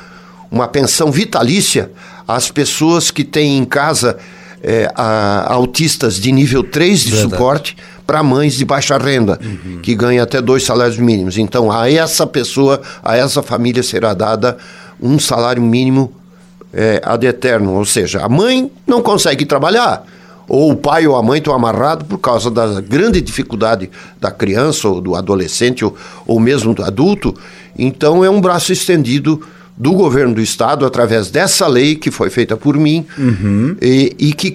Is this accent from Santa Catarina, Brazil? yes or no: yes; Blumenau, Santa Catarina, Brazil; born there; now in Jaraguá do Sul, Brazil; nasci em Blumenau e estou 40 anos, quase 41, em Jaraguá do Sul, onde eu tenho a minha esposa e minhas duas filhas.